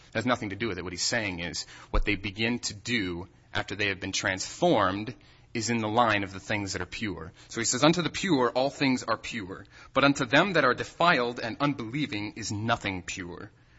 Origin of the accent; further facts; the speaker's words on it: Portland, Oregon, United States; And this last summer, I was doing Bible work in Portland, back in my hometown.